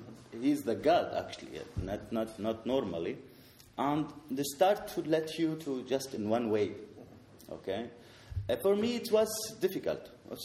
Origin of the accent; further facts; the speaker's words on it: Sweden; English is a second language; also born or lived in Damascus, Syria; of course I am Sweden, I'm from Sweden, but Damascus make me.